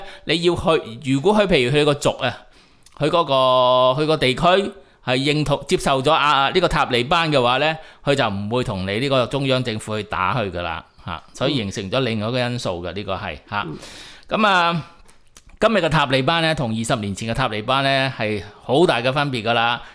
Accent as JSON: {"language": "Cantonese", "town": "Chaozhou", "region": "Guangdong", "country": "China", "said": "譬如我潮州人咁啊，成日都系我啊格健啦，即系。认同上咧就认同咗自己系格健啷潮州人先，然后先至考虑到自己系咪广东人，系咪呢个中国人噶、"}